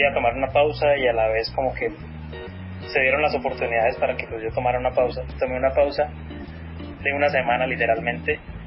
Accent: Bucaramanga, Santander, Colombia; moved away as an adult; also born or lived in Bogotá; yo crecí en Bucaramanga, estudié en Bucaramanga y apenas me gradué me llamaron a Bogotá.

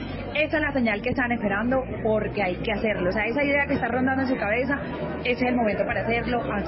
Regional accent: Colombia; soy una colombiana apasionada por la educación.

